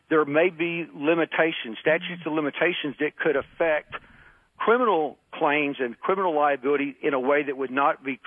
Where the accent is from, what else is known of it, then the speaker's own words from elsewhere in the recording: Burnet, Texas, United States; In fact, he's from Arkansas, and I'm from Burnett, Texas, so I'm a small-town guy.